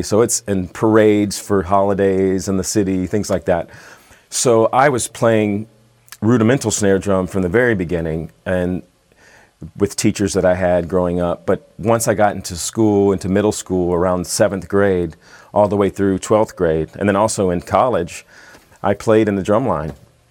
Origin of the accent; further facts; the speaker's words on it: Mississippi, United States; I grew up in Mississippi, which is in the southern U.S., and it has a very, very rich culture musically.